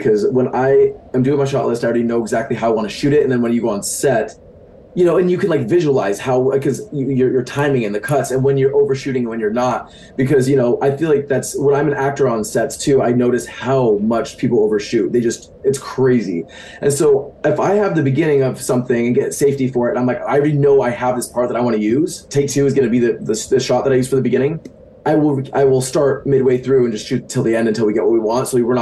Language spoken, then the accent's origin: English; Utah, United States; That's true. I grew up in Utah, and my next door neighbor, we moved into a new neighborhood.